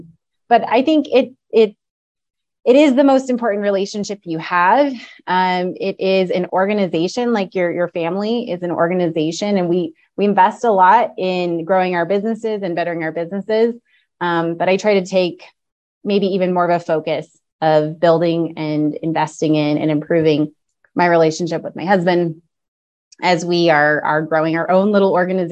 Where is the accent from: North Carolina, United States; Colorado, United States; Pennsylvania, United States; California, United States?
Colorado, United States; We were both born and raised in Colorado, and I'm a mom.